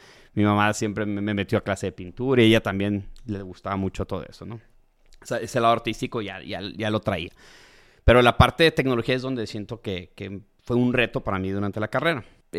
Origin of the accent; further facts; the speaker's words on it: Nogales, Sonora, Mexico; Como somos de frontera, somos de Nogales, Sonora